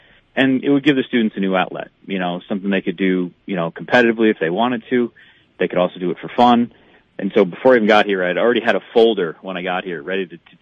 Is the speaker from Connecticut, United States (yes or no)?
yes; Connecticut, United States; I came from Connecticut where, you know, where they don't necessarily have the same outlook on hunting and fishing and stuff like that.